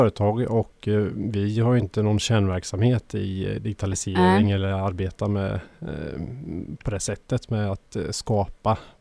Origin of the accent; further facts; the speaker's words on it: Tranås, Jönköping County, Sweden; Jag är uppvuxen i Tranås och jobbar på Storyd.